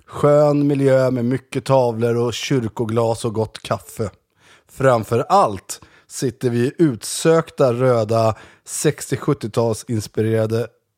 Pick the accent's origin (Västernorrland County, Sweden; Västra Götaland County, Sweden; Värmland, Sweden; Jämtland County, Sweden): Jämtland County, Sweden; Gäddede; also born or lived in Östersund; föräldrar var ju gröna vågare som flyttade upp från Stockholm till Gäddede. Så jag är född i Östersund, men vi bodde uppe i Gäddede.